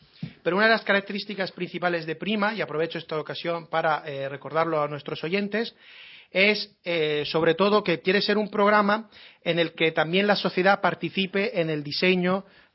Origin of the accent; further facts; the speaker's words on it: Valencian Community, Spain; now in Murcia, Spain; La verdad es que soy de origen valenciano, pero bueno, ya estoy afincado aquí. Ya sabéis que Valencia y Murcia son tierras hermanas, así que encantado de estar aquí.